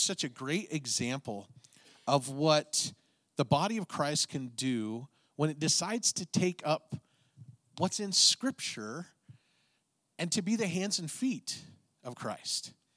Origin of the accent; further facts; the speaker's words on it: Great Falls, Montana, United States; it's so great to be here with you guys here in Conrad. I'm from Great Falls.